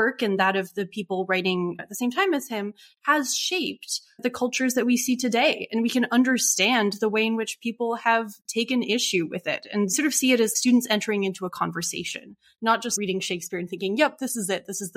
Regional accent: United States; now in United Kingdom; And I think as an American, I feel that worry less intensely because I know that I'm studying a foreign country for me.

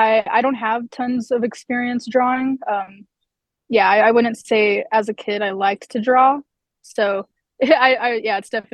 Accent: El Paso, Texas, United States; Okay. Well, I was born and raised in El Paso, so that's fun. Lived here all my life.

